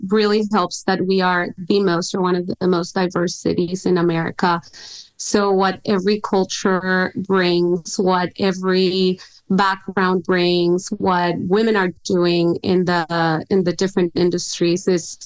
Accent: Houston, Texas, United States; And we're like, oh, we're from Houston, Texas.

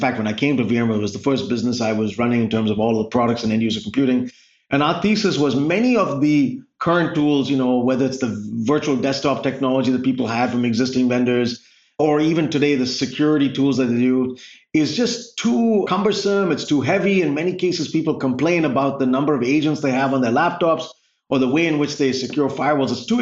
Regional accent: India; now in United States; I mean, I grew up in India, and if it wasn't for the opportunity to come here on a scholarship

